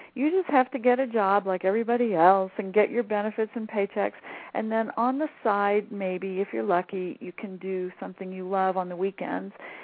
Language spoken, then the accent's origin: English; New Orleans, Louisiana, United States; I am from the Gulf of Mexico. I am from New Orleans